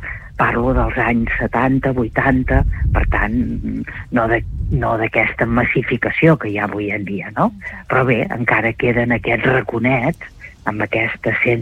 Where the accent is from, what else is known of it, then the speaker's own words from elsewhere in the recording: Sant Feliu de Guíxols, Catalonia, Spain; He nascut a Sant Feliu de Guíxols, he après a nedar en les cales més boniques de l'Empordà, he anat a menjar orissos, he passejat pels boscos de les Gavarres.